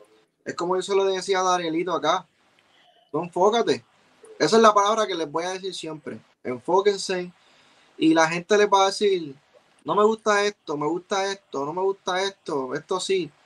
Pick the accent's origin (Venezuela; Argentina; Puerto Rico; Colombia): Puerto Rico; Bayamón; Yo soy de Bayamón, acá en la casa, papi, ya tú sabes.